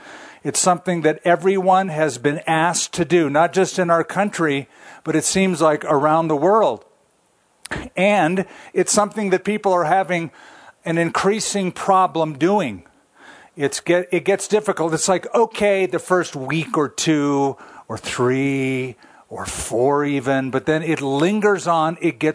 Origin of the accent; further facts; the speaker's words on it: California, United States; I heard about in California, my home state, how the governor is shutting down the beaches in Orange County because in places like where I used to live, Huntington Beach, people are just flocking to the beach.